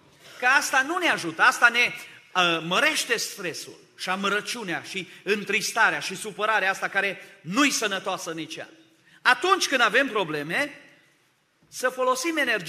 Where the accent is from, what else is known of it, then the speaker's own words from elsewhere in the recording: Romania; Sunt din România.